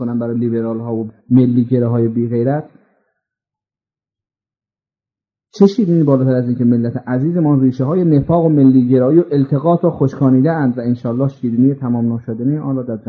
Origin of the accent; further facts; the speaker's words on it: Iran; فهمید من ایرانی هستم،